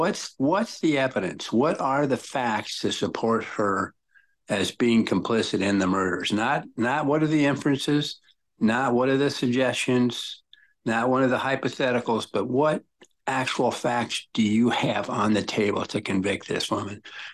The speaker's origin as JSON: {"language": "English", "town": "Lincoln", "region": "Nebraska", "country": "United States", "tie": "born or raised there", "said": "I'm from Lincoln. So I was 14 years old living in Lincoln when these crime spree took place."}